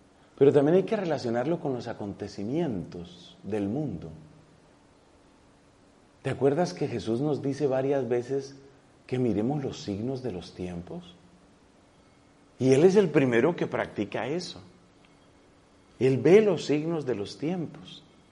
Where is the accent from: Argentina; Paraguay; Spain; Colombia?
Colombia; precisamente en mi país, en Colombia, Cartagena de Indias